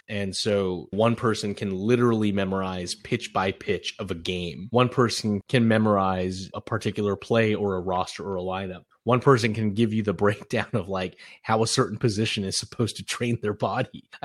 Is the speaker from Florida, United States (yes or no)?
no; Anaheim, California, United States; I grew born and raised in Anaheim. So I'm an Angels fan.